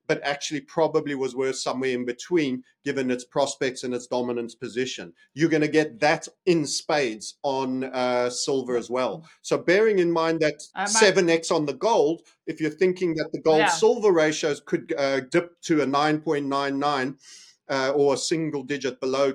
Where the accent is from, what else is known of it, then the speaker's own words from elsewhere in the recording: South Africa; as a South African, I know there's a lot of blood gold being scraped out the ground